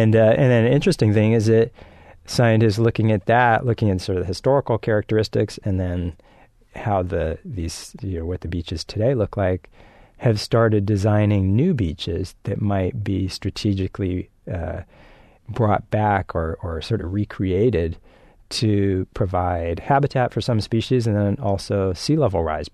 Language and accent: English; California, United States; most of us here if we grew up in California, I have grown up here since I was 9